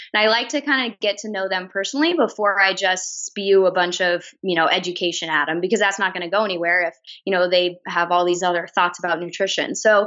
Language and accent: English; Lincoln, Nebraska, United States; So I was born and raised in Lincoln